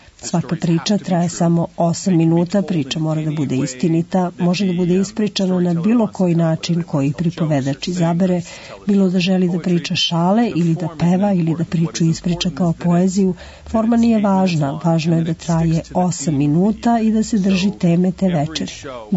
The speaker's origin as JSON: {"language": "Serbian", "town": "Chicago", "region": "Illinois", "country": "United States", "said": "Ja sam iz Čikaga i nekoliko puta sam bio na nastupima u tamošnjem pripovedačkom klubu"}